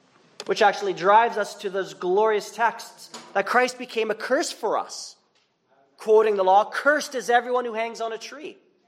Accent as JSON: {"language": "English", "country": "Canada", "said": "And I'm not from the States. I'm not from Minnesota. I don't know where all the signs are. And I was barely going over, and that fiend, or that just cop, I mean, He gave me a ticket. No mercy. He wasn't like, hey, I see you're from Canada"}